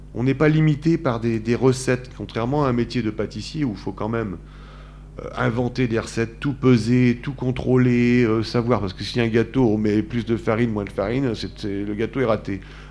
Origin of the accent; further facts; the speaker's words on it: Brittany, France; Alors je parle de spécialité bretonne parce que je suis breton, mais parce que c'est des souvenirs d'enfance.